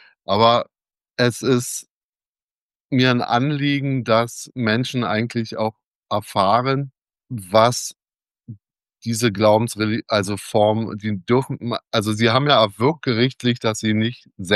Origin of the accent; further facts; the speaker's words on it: Berlin, Germany; Ich bin in Deutschlands größter Hochhaussiedlung groß geworden, dem Märkischen Viertel Berlin. Und da haben zeitweise 60.000 Menschen gewohnt auf ein paar Quadratkilometern.